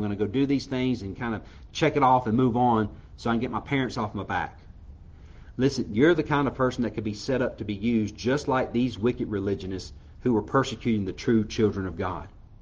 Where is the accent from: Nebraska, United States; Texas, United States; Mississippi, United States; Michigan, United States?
Mississippi, United States; I'm from Mississippi and all these great things about Mississippians, right?